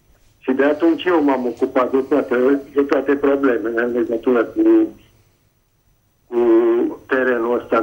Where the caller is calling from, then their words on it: Prahova, Romania; din Prahova și aș avea și o întrebare pentru doamna avocat